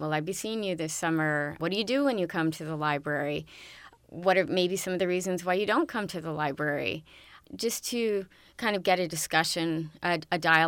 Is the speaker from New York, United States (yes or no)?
no; Lorton, Virginia, United States; I come from Lorton, Virginia, which is about 30 minutes outside of Washington, D.C.